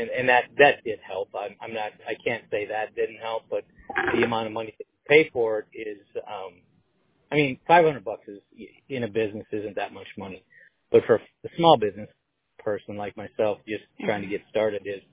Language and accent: English; Compton, California, United States; born there; moved away; also born or lived in North Dakota / South Dakota / Michigan; Well, I was actually born in California, but moved to North Dakota, South Dakota, and Michigan.